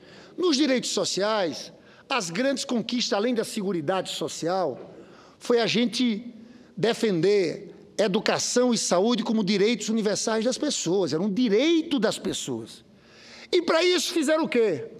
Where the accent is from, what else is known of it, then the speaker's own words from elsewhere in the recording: Paraíba, Brazil; que eu sou paraibano, sou senador para o Rio, mas sou paraibano